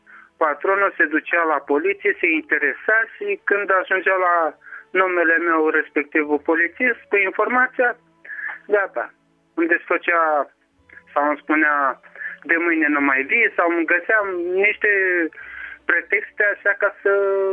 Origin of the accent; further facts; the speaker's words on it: Constanța, Constanța County, Romania; Sunt din Constanța